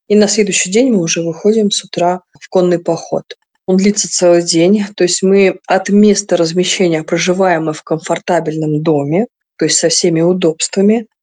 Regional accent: Moscow, Russia; now in Dagestan, Russia; Вообще сама я москвичка, но вот как 7 лет уже я живу здесь, в Дагестане.

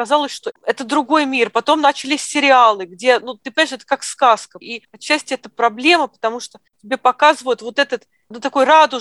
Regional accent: Moscow, Russia; now in United Kingdom; Я родилась в Москве.

